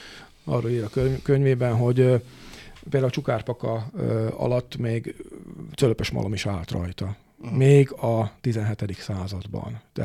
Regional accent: Tejfalu, Trnava Region, Slovakia; ugye Bacsfa mellett nőttem fel, Tejfalon nőttem fel

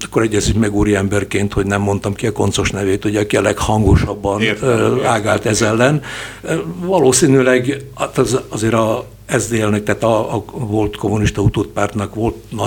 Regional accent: Hungary; Magyarként is ezt ugye fontosnak éreztem

